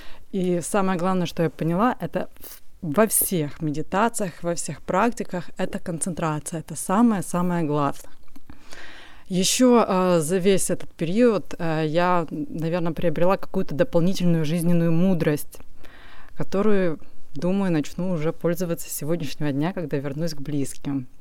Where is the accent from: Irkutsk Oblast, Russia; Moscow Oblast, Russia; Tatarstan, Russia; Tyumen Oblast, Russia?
Moscow Oblast, Russia; я из Московской области.